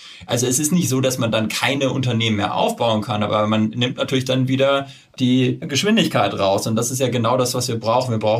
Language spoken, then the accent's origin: German; Switzerland; ich komme aus der Schweiz.